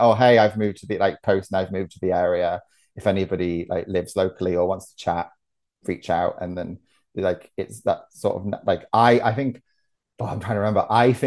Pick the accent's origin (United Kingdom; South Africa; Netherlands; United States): United Kingdom